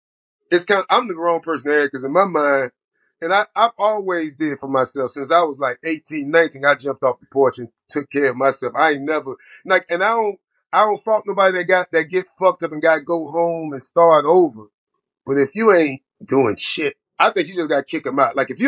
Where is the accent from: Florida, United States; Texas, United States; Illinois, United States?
Florida, United States; Like, I'm from Florida, and I lied and said I went to Morris Brown, but I didn't.